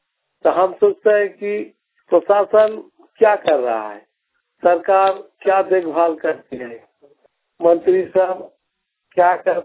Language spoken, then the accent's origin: Hindi; Dumka, Jharkhand, India; मैं झारखंड के दुमका जिला का रानीसर प्रखंड का निवासी हूँ।